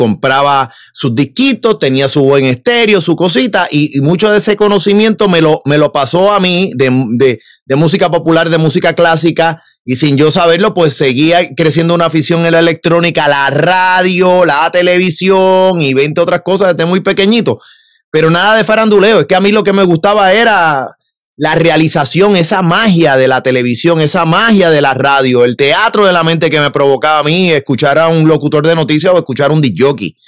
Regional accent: Río Piedras, Puerto Rico; yo soy de Río Piedra, pero no solamente que soy de Río Piedra. O sea, yo fui fabricado, nacido en la Avenida de Diego cuando era el Hospital San Francisco. Hoy era el San Martín. Yo nací allí

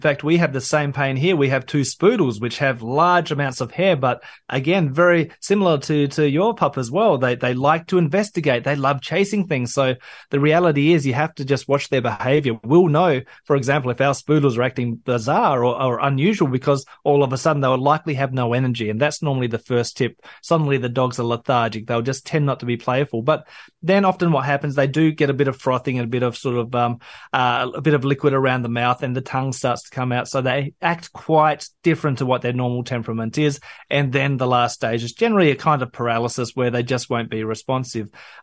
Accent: Adelaide, South Australia, Australia; And even back in my hometown of Adelaide, my parents' dogs have actually killed snakes because they are just curious.

